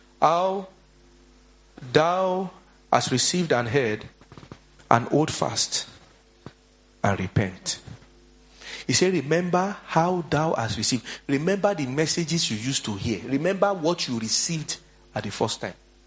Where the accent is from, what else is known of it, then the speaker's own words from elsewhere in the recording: Lagos, Nigeria; I'm from Lagos.